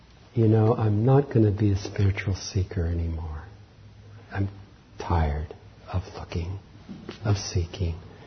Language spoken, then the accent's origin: English; Columbia, Missouri, United States; which was Roman Catholic as I grew up in the Midwest in Columbia, Missouri, a university town.